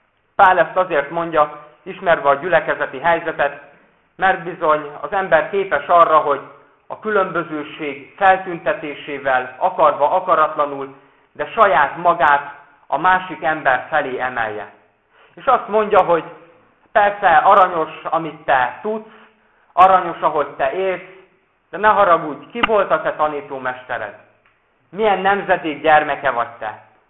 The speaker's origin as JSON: {"language": "Hungarian", "region": "Borsod-Abaúj-Zemplén", "country": "Hungary", "said": "Én Borsodabói Zemplén megyéből származom"}